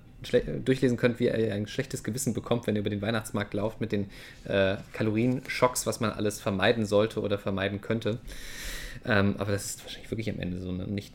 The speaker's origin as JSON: {"language": "German", "region": "Saxony", "country": "Germany", "lives_now": "North Rhine-Westphalia, Germany", "said": "ich komme ja aus Sachsen ursprünglich, da ist das auf jeden Fall ein Feiertag."}